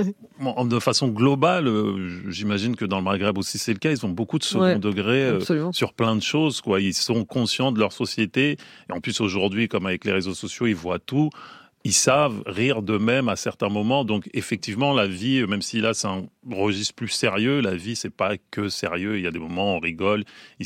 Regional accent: France

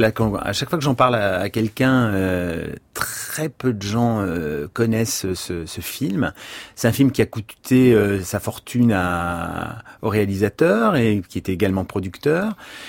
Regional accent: Dunkirk, Hauts-de-France, France; Moi, j'avais des parents qui étaient ouvriers. J'ai été élevé à Dunkerque, très loin de toute scène.

